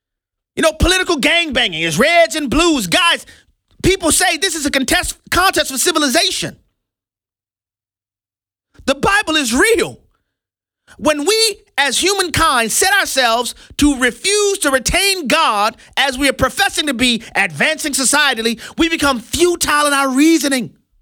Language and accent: English; New Orleans, Louisiana, United States; in my hometown of New Orleans, Louisiana, there has never been anything but Democrat politicians.